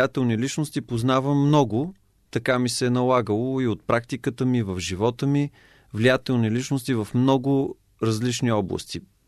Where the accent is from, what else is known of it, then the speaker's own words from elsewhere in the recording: Smolyan, Smolyan Province, Bulgaria; понеже родом съм от Смолян, в Родопите